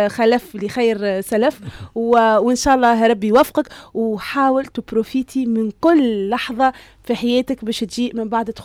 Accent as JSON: {"language": "Arabic", "town": "Sfax", "region": "Sfax Governorate", "country": "Tunisia", "said": "انا من صفاقس"}